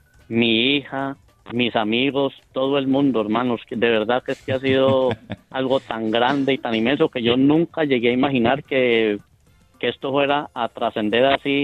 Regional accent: Tuluá, Valle del Cauca, Colombia; Yo soy de Tuluá Valle.

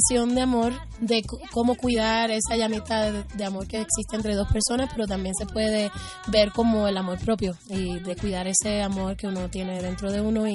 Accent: Puerto Rico; música puertorriqueña también, me crié en Puerto Rico.

